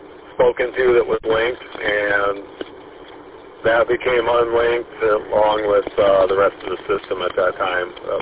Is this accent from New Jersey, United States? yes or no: no; Michigan, United States; I'm outside of Lapeer. I'm out visiting from Southwest Michigan.